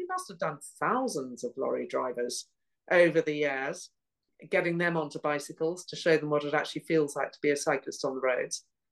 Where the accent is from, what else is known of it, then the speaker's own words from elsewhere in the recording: South Africa; also born or lived in Hitchin, England; now in United Kingdom; I was very originally born in Hitchin. And when I was two and my baby sister was 3 months old, our parents moved to South Africa